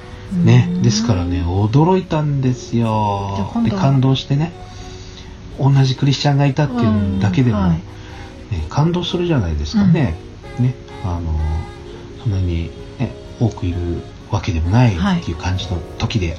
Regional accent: Okinawa, Japan; 私の地元ですよ、

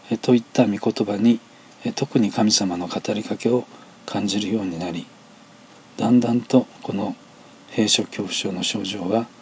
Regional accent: Hokkaido, Japan; 私の実家は北海道でしたが、学生時代は休みにごとに帰省していました。

